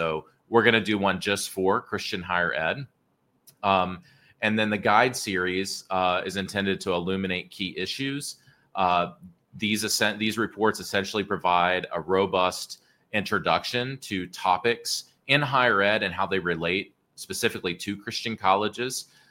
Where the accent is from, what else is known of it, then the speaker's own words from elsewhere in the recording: Pittsburgh, Pennsylvania, United States; also born or lived in Wheeling; I grew up in Pittsburgh, but I was born in the Northern Panhandle, West Virginia, in Wheeling, and all of my people are from that area.